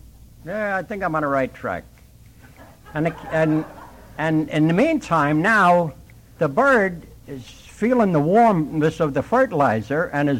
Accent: New York, United States; now in California, United States; I'm out in California now 5 years, and I'm a New Yorker, an AA New Yorker.

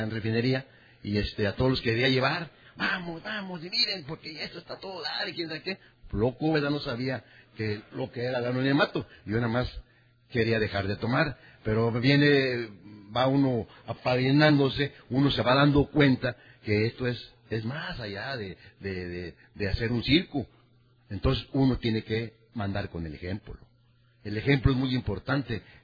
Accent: Tampico, Tamaulipas, Mexico; born there; Yo nací en Tampico, Tamaulipas, y me fui a trabajar a Salamanca a los 24 años.

